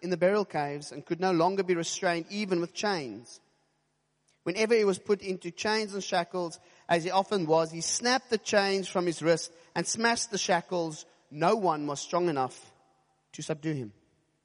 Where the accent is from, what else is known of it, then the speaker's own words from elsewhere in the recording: Cape Town, Western Cape, South Africa; I come from Shofar, Cape Town, and I don't know if you noticed, but shofar people are weird.